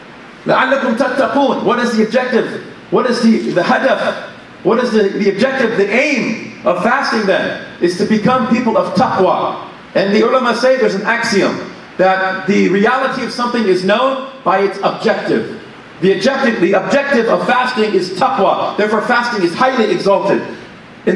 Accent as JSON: {"language": "English", "country": "Iran", "said": "I can pick on the Iranians because I'm from Iran."}